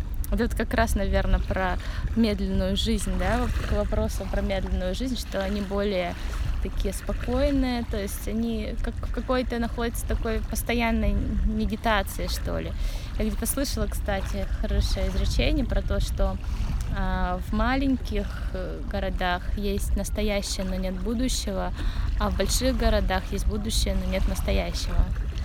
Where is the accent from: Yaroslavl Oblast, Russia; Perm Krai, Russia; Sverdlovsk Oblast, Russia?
Perm Krai, Russia; Perm; born there; Я родилась-то в Перми, несмотря на то, что детство провела в деревне, я родилась в Перми